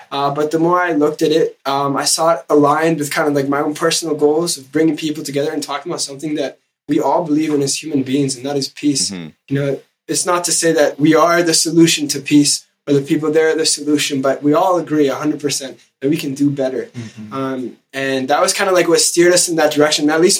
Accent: Seattle, Washington, United States; I grew up in Seattle, Washington, not too far away, but far enough.

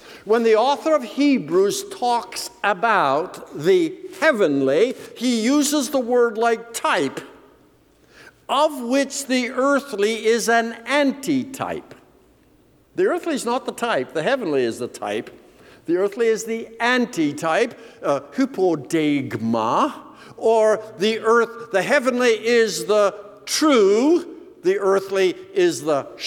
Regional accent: Canada; We're Canadian. We do hockey.

